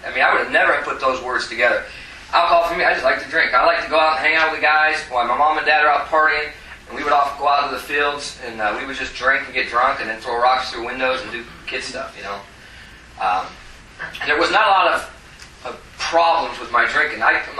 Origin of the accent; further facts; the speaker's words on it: Stockton, California, United States; I grew up in California. I grew up in this town called Stockton, California.